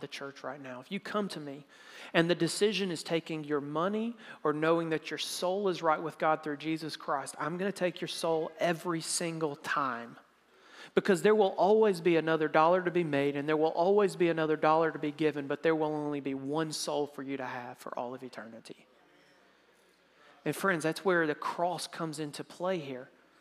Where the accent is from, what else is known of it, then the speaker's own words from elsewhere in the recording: Mississippi, United States; I'm from Mississippi. We only go like to 10.